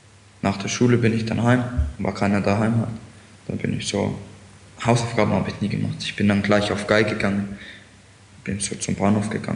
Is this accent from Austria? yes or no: no; Bad Rodach, Bavaria, Germany; Ich bin 17 Jahre, komme aus Bad Rodach